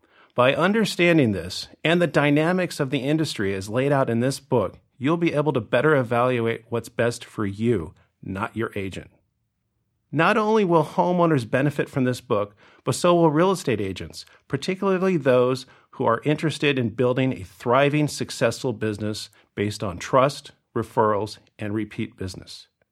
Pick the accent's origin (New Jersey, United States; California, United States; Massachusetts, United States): California, United States; To start, I grew up in Southern California, the middle of three boys.